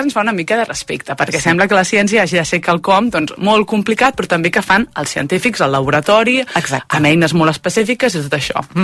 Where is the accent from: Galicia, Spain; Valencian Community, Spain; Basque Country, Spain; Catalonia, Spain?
Catalonia, Spain; tal com som catalans